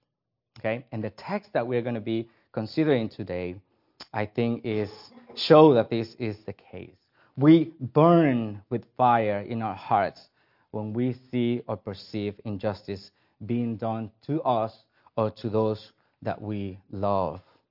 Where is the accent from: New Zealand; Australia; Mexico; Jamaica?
Mexico; English is a second language; moved away as an adult; now in United States; I'm originally from Mexico. I came to the States about 12 years ago to first do college and then to go to Westminster.